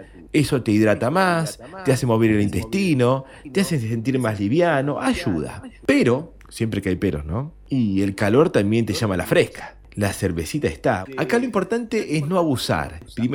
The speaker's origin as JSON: {"language": "Spanish", "country": "Argentina", "said": "como buenos argentinos"}